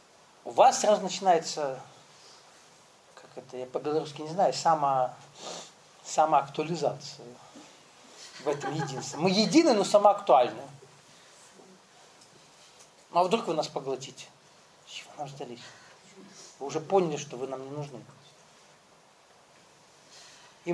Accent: Kabardino-Balkaria, Russia; Я вырос на Кавказе. Вырос в очень маленькой республике, где там, ну, 700 тысяч жителей на всю республику. Кавказская. Причем там два народа. Кабардино-Балкария. Там, где Эльбрус стоит.

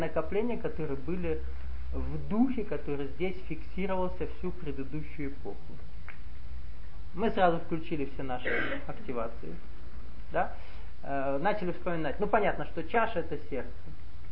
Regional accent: Nalchik, Kabardino-Balkaria, Russia; я вырос в Нальчике, который расположен вокруг подковы гор. То есть с детства это проживание было. Поэтому вокруг гор жить привык.

